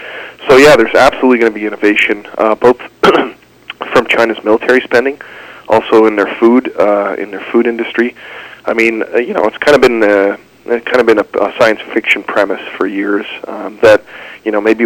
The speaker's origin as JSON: {"language": "English", "country": "Canada", "said": "you know, I'm a Canadian"}